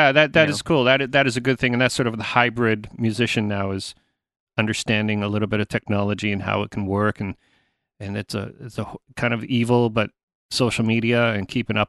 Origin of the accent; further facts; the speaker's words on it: Canada; Well, being a Canadian musician